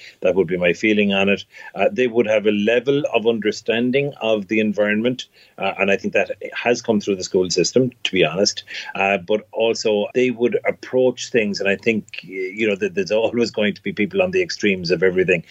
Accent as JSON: {"language": "English", "country": "Ireland", "said": "Irish people have gone all over the world. There's 80 million people now claim Irish heritage across the world. You know, we have made a big impact for a small country."}